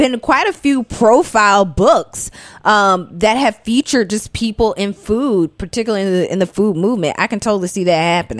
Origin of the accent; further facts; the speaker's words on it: Athens, Georgia, United States; because so many folks in my hometown in Athens, shout out, they're always like, what exactly do you do?